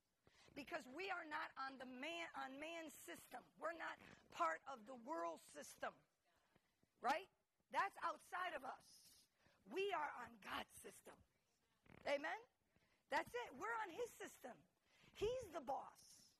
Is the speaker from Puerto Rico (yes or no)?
yes; Puerto Rico; even though I'm from Puerto Rico and there's plenty of them there.